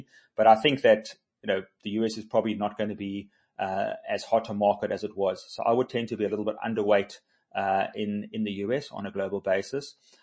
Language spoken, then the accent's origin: English; South Africa; And I think South Africans of all races are very proud of being South African. And we want to help each other.